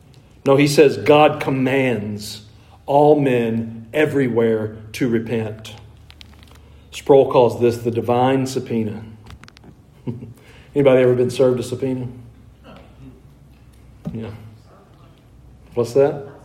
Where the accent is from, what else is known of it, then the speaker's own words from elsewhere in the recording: Georgia, United States; I grew up in near Atlanta, Georgia, so we were infected by the Coca-Cola company.